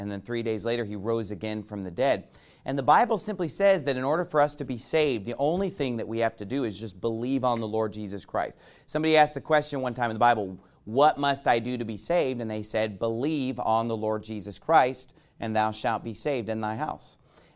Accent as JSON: {"language": "English", "country": "United States", "said": "for standing up for my Fourth Amendment rights as an American."}